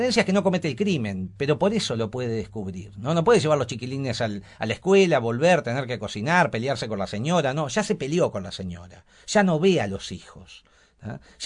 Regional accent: Trinidad, Flores, Uruguay; a Trinidad, que yo soy de Trinidad y las recomiendo ir, que es divino, o por lo menos se vive tranquilo.

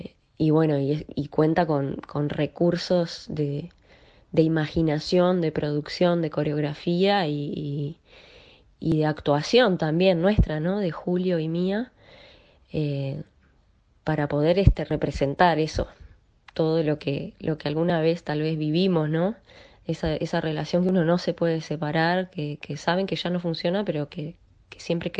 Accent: Uruguay; a todo lo que nos representa también como uruguayos

